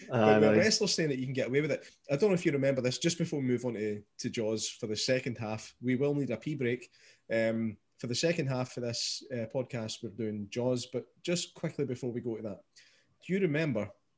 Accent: Scotland, United Kingdom; Because I'm a Scottish guy

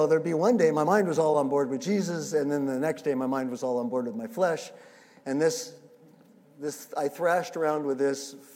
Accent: La Jolla, California, United States; I was growing up in La Jolla and came down there.

